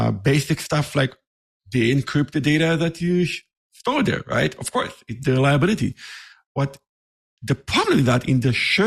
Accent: Israel; English is a second language; moved away as an adult; now in United States; So I'm originally from Israel, as you can tell by my accent. I've been in the state for about 8 years.

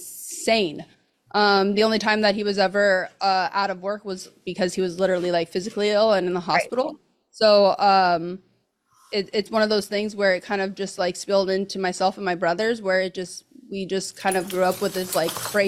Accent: California, United States; yeah, so I grew up in the Bay Area.

